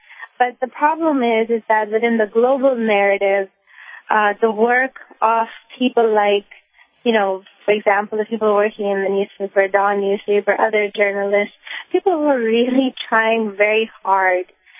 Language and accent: English; Pakistan; You know, I'm saying that as a Pakistani woman.